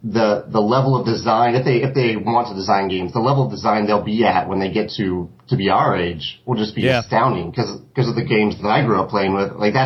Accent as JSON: {"language": "English", "town": "Richmond", "region": "Virginia", "country": "United States", "tie": "born or raised there", "said": "Well, yeah, I grew up in Richmond, Virginia, or Chesterfield, Virginia."}